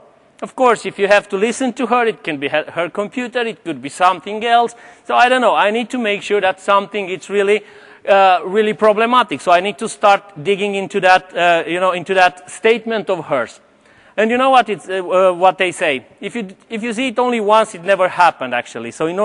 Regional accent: Romania; also born or lived in Sweden; now in Bermuda; I'm originally from Romania. … I lived in Sweden for 15 years.

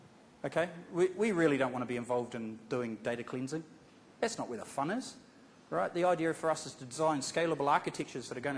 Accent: Wellington, New Zealand; I'm from Wellington, man, you have to excuse me, right? We don't have that many fingers down there.

